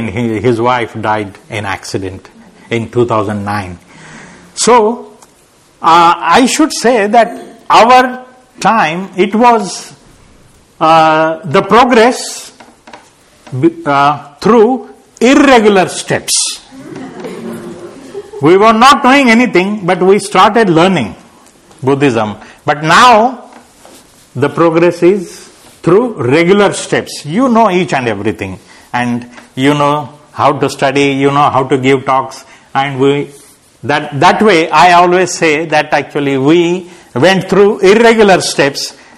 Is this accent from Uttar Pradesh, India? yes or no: no; Nanded, Maharashtra, India; So my journey was like this, coming to Pune, then going to Nanded, then from there going to Hyderabad, and from there going to Pune